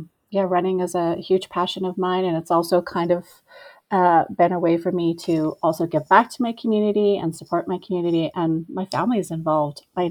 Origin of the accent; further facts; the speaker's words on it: Edmonton, Alberta, Canada; I am from Edmonton, Alberta, Canada. I'm First Nations, so I'm from Treaty 8 territory, which is in northern Alberta, and my nation is called Woodland Cree First Nations.